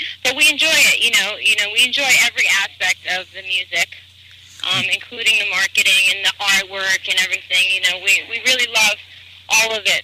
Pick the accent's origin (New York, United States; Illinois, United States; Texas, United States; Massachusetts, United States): New York, United States; We all met out here, and we're all born and raised in New York.